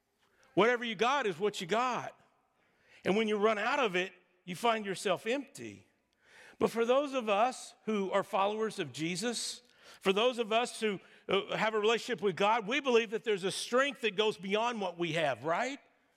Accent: Texas, United States; Believe me, I know. I grew up in Texas, so there's a lot of independence.

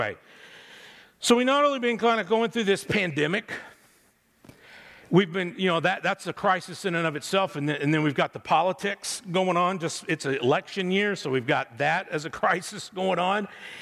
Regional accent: Greenville, Texas, United States; I don't know if you know, I grew up in Greenville, Texas. And Greenville is in what they call the Texas Blacklands, which means just a few inches below the topsoil there is this rich black earth that you can just about grow anything.

